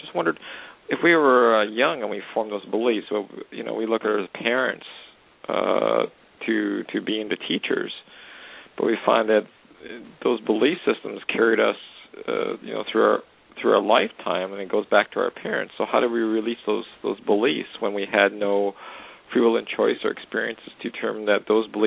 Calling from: Canada; Actually from Canada.

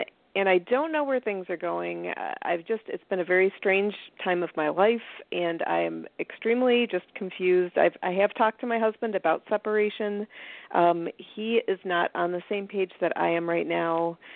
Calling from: Rochester, New York, United States; I'm calling from Rochester, New York.

